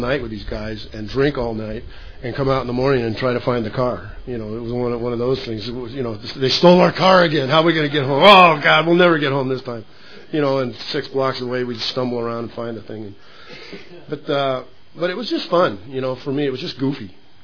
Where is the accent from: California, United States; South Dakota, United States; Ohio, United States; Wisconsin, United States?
California, United States; San Diego; I grew up in San Diego, Southern California from here. And, they drank, too. They had a lot of alcohol down there. And I grew up 20 minutes from the border